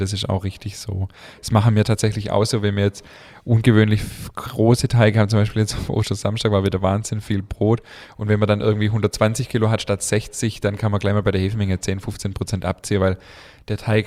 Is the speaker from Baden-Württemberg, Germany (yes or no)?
yes; Baden-Württemberg, Germany; accent: Swabian; sie freut sich auch über unseren schwäbischen Dialekt